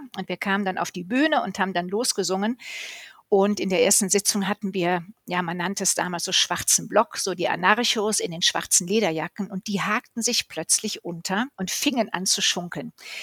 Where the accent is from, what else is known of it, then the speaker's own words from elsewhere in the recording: Cologne, North Rhine-Westphalia, Germany; born there; ich bin in Köln geboren, also ein Eschkirch-Mädchen.